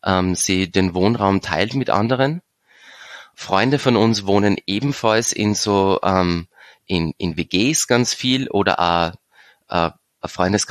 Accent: Upper Austria, Austria; now in Graz, Austria; ich bin ursprünglich in Oberösterreich aufgewachsen und vor 10 Jahren nach Graz gekommen

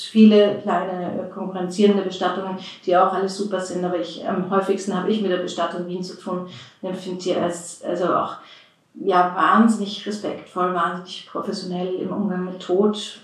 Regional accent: Bavaria, Germany; now in Austria

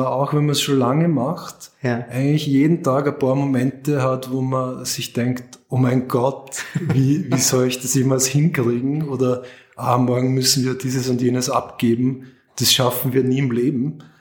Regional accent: Salzburg, Austria; ich so als Salzburger Junge da dem Geschäftsführer den Vorschlag gemacht hat

